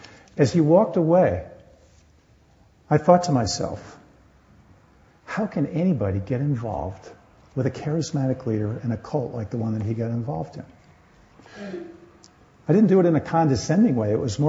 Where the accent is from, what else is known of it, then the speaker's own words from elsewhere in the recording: New England, United States; I was brought up on the East Coast, and I was brought up in one of those classic New England churches